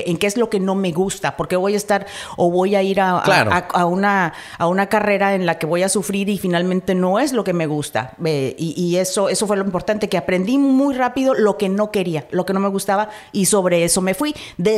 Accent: Ciudad Valles, San Luis Potosí, Mexico; Nací en Ciudad Valle, San Luis Potosí, que es en la Huasteca Potosina, y ahí crecí, ahí me crié hasta que pude irme a San Luis Potosí, a la capital, a estudiar la carrera de comunicación

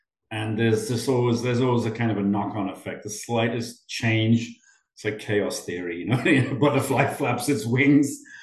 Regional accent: Newcastle, North East England, United Kingdom; accent: Geordie; moved away; You wouldn't believe I'm a Geordie from the West End of Newcastle.

